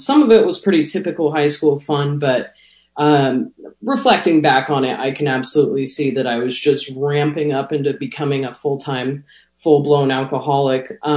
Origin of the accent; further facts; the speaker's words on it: Tucson, Arizona, United States; So I grew up in Tucson, Arizona.